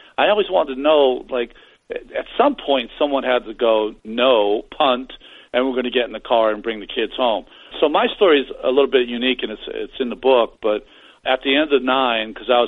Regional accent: Massachusetts, United States; Dad's a Red Sox fan. I grew up in Massachusetts.

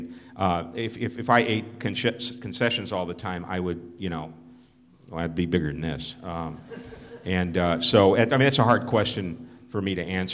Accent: Los Angeles, California, United States; I grew up in Los Angeles.

